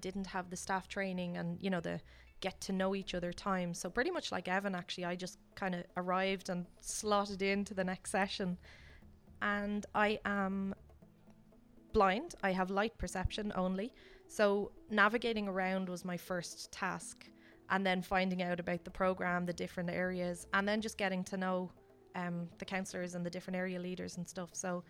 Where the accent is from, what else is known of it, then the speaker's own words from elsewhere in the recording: Dublin, Leinster, Ireland; So, I'm from Dublin, Ireland. I came over for a few sessions at camp, and I'm going home in a few days.